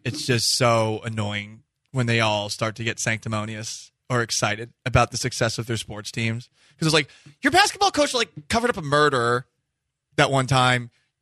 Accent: Boston, Massachusetts, United States; You know, a lot of people think I am from Boston. I am originally, but you know, I don't claim that anymore.

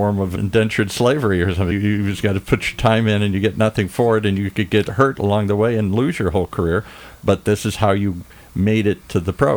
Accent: Midwest, United States; I grew up in the Midwest, the Packers, the Lions, the Vikings, all that kind of stuff.

